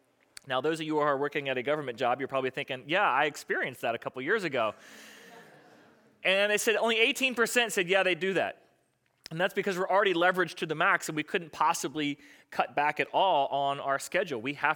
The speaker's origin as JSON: {"language": "English", "region": "Florida", "country": "United States", "tie": "born or raised there", "said": "I grew up in South Florida."}